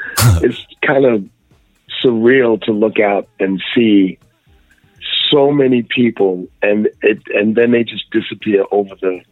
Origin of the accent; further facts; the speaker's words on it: New York, United States; Well, I'm from Bronson Houses. I finished with the projects. And … lived on the first floor in apartment 1C, and I lived on the third floor in apartment 3F.